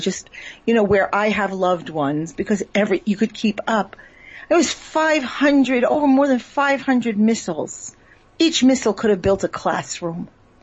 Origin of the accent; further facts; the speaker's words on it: United States; moved away as an adult; now in Israel; I grew up in America. I lived my first 39 years in America.